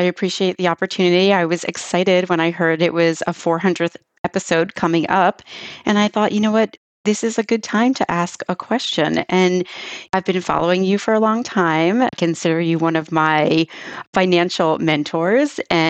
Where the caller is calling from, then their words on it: Frederick, Maryland, United States; I am calling in from Maryland. I'm in Frederick, Maryland.